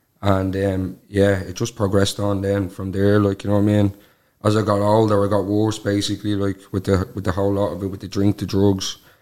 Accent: Ulster, Ireland; I'm 28 and I'm from Donegal.

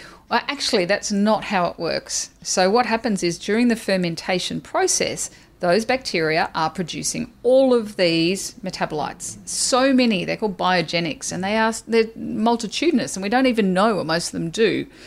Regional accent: Australia; I'm Australian

